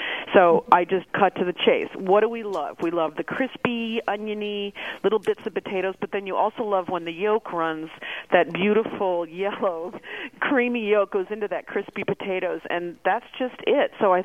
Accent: New York, United States; But then I discovered, being a New Yorker, that as they grew up, they really were taken by the allure of the streets

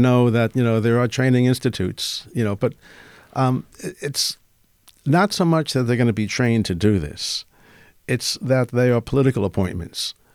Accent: Brooklyn, New York, United States; You know, I'm from South Brooklyn, right?

